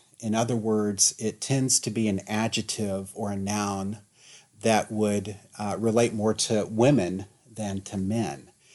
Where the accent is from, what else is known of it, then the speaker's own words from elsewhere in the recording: United States; Growing up in the United States, when I was about 7 years old until 9 years old